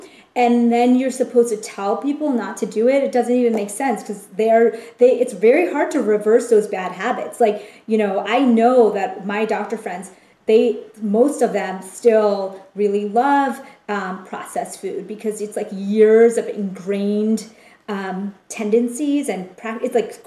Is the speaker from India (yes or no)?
yes; India; I'm Indian, so I think Indian people tend to look younger.